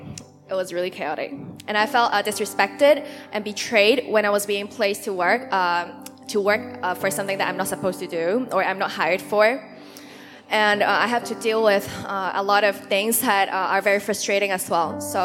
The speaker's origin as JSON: {"language": "English", "country": "Hong Kong", "tie": "born or raised there", "said": "Growing up in Hong Kong, I've always heard how crazy working culture could be in the city."}